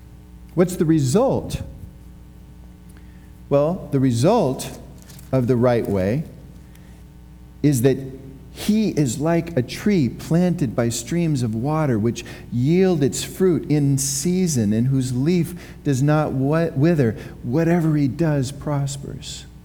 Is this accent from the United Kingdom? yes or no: no; Kirkland, United States; I grew up in Kirkland, where I had lots of room to play, and I would spend hours in the woods and building tree forts, etc.